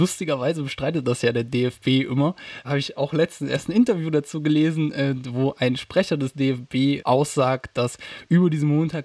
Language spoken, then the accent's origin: German; Jena, Thuringia, Germany; von dem Verein aus meiner Heimatstadt, vom FCC Carl Zeiss Jena